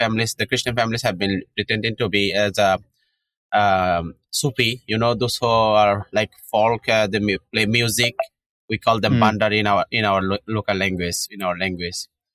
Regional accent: Chittagong Division, Bangladesh; I'm originally from Myanmar, living in Bangladesh. I was born in the refugee camp

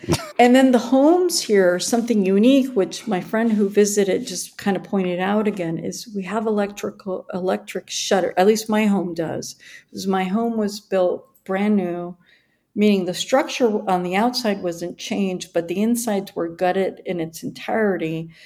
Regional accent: California, United States; now in Phoenix, United States; I'm a baby because I came from California.

